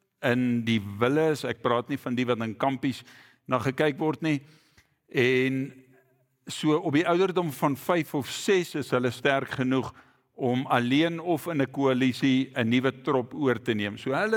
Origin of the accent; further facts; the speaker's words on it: Hoedspruit, Limpopo, South Africa; Soos die leraar terecht gesê het, ek kom van Hoedspruit af.